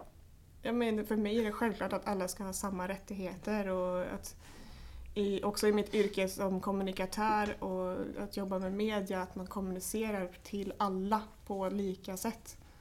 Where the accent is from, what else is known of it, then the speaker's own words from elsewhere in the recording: Munkfors, Värmland, Sweden; also born or lived in Stockholm; Jag är uppvuxen i Munkfors. Och har liksom blivit särbehandlad på grund av att jag var stockholmare och flyttade in till Munkfors.